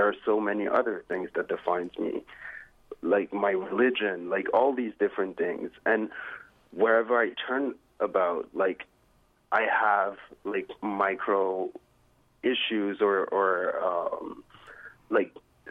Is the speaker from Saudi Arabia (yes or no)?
yes; Saudi Arabia; also born or lived in Senegal / France; I grew up in Saudi Arabia. I lived in France and everything.